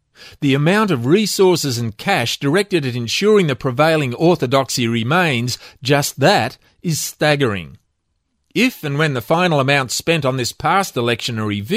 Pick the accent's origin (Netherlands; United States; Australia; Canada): Australia; Queensland; and I'm from Queensland